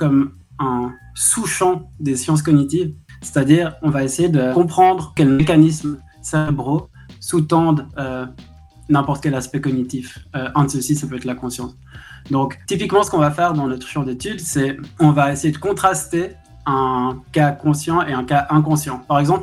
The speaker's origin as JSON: {"language": "French", "country": "Switzerland", "lives_now": "Berlin, Germany", "said": "je suis un chercheur en neurosciences computationnelles, je viens de Suisse, mais pour l'instant je suis professeur à Berlin, à la Freie Universität."}